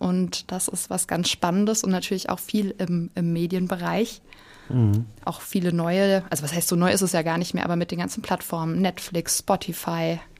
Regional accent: Southern Germany, Germany; Ich auch, komme auch aus Süddeutschland.

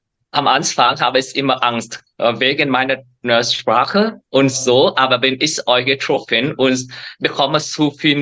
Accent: Vietnam; German is a second language; Weil ich war in Vietnam ausgewacht. Ich weiß, wie ist mein Heimat.

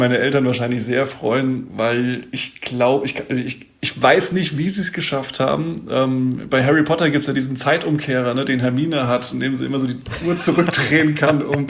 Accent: Mainz, Rhineland-Palatinate, Germany; Also in Mainz. Ich komme aus Mainz, in meinem kleinen Vorort.

